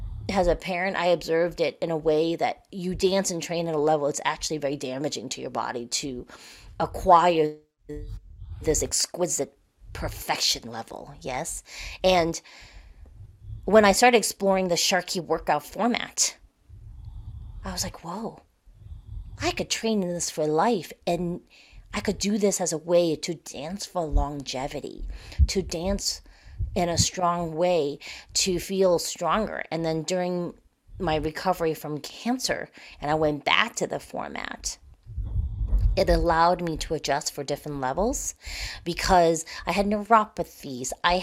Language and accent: English; Boston, Massachusetts, United States; And I attended this event in my hometown in Boston.